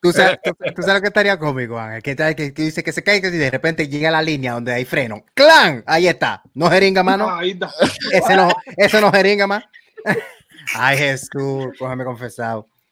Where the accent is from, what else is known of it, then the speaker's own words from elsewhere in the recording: Santurce, Puerto Rico; yo soy de Santurce, yo tengo que ir a los míos.